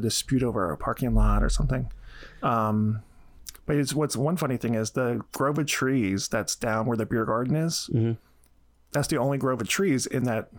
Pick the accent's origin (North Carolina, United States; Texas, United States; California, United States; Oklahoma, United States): North Carolina, United States; So I grew up in North Carolina and I went to St. Joe's for college.